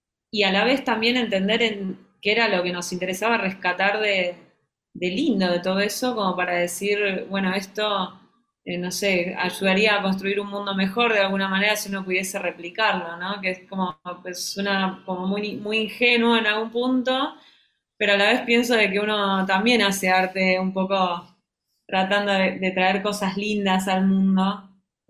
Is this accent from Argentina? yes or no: yes; Buenos Aires, Argentina; yo creo que nosotros como porteños que somos ante todo porteños y creo que así nos identificamos